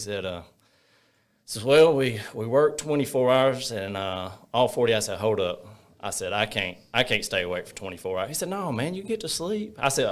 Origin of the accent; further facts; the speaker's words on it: Fayetteville, Alabama, United States; Well, I am from Fayetteville, Alabama, a little small town, and I went to Fayetteville to about my seventh grade.